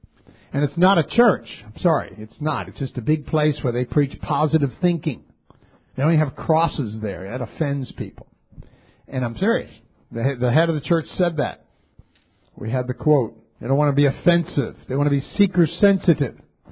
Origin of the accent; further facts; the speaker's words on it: New Orleans, Louisiana, United States; I'm from New Orleans, okay? I like New Orleans people.